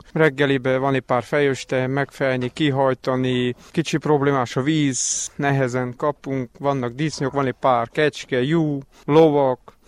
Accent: Székes, Hungary; born there; Csendes, nyugodt telepes. Itt születtem, szeretem.

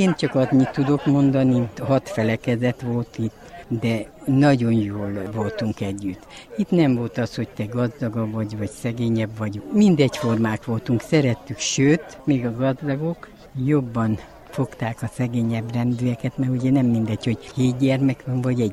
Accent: Bezidu Nou, Mureș County, Romania; moved away as an adult; Születtem 1952. január 29-én Bözödújfaluban. Itt volt az első áldozásom, keresztelőm, esküvő, bérmálkozás, minden itt volt. Elkerültünk a faluból

